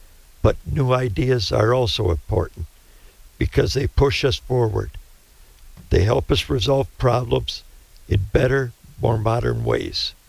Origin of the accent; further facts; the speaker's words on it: Tomahawk, Wisconsin, United States; I was born and raised in Tomahawk. It's been my home for 63 years. I graduated from Tomahawk High School in 1981.